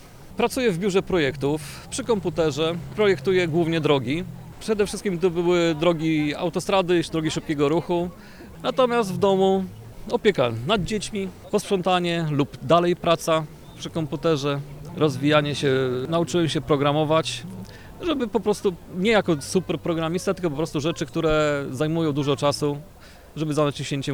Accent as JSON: {"language": "Polish", "town": "Gdańsk", "region": "Pomeranian Voivodeship", "country": "Poland", "said": "pochodzę z Gdańska."}